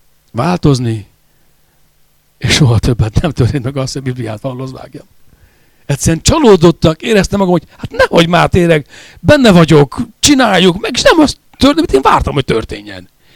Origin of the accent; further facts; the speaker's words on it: Nagyharsány, Baranya, Hungary; Falun nőttem fel Nagy Harsányban.